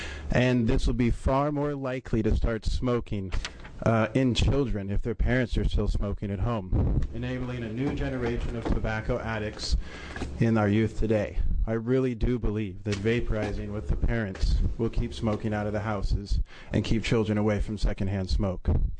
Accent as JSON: {"language": "English", "town": "Bend", "region": "Oregon", "country": "United States", "said": "I'm from Bend."}